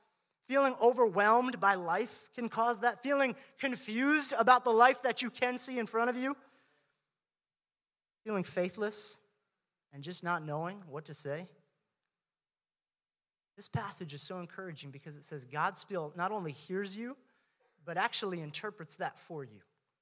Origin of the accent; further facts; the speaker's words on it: New Jersey, United States; now in New York, United States; But we're originally from Jersey. We went up to school to Boston.